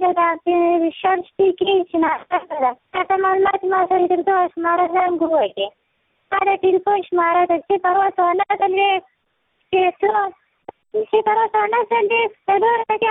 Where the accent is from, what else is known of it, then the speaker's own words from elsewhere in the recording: Ghazni, Afghanistan; زه د غزنی ولایت یم.